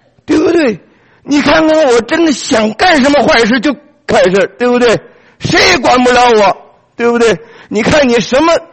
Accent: Beijing, China; 我是从北京来的

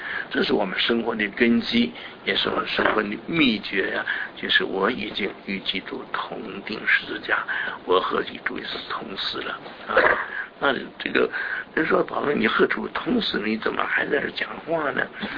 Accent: China; 所以我们中国人说呀，亲善易改，本性难

